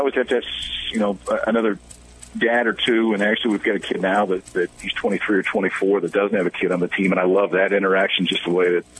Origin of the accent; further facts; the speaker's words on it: Omaha, Nebraska, United States; I mean, I grew up in Omaha. I live in Omaha.